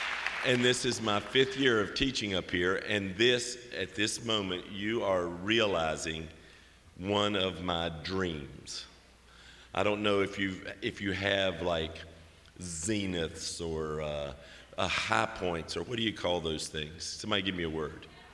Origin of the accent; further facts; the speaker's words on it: Charleston, West Virginia, United States; We have Mountain Stage in my hometown of Charleston